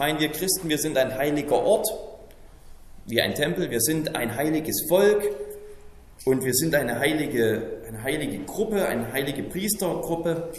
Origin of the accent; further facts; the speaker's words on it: Saxony, Germany; ich komme aus Sachsen, ich bin 27 Jahre alt, das ist meine Identität. Ich bin Staatsbürger in Deutschland